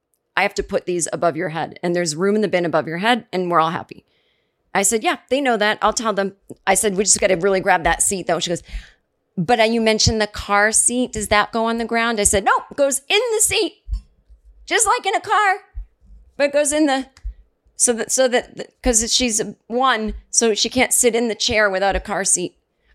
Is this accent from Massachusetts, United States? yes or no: yes; Massachusetts, United States; I said, oh, yeah, I'm from here. I mean, I'm from the East Coast, but we don't have time to get into it. Well, Massachusetts.